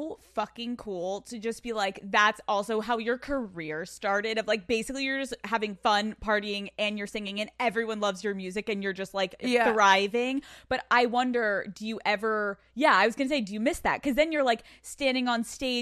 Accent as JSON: {"language": "English", "country": "Germany", "tie": "born or raised there", "said": "I am actually interested too, growing up in Germany, like what is the difference between nightclubs in Germany versus nightclubs in America?"}